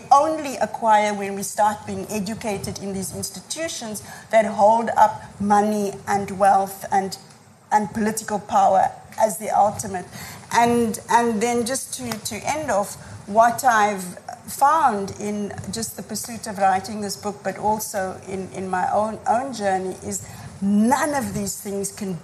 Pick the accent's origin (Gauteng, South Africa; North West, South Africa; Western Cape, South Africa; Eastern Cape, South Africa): Western Cape, South Africa; Cape Town; waar ek vandaan kom, ek was 'n kind op die Cape Flats